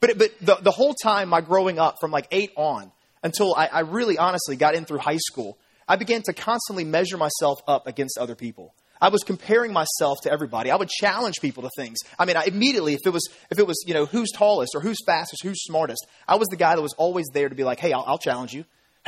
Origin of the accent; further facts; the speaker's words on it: Memphis, Tennessee, United States; I grew up in the Hickory Hill area of Memphis, Tennessee.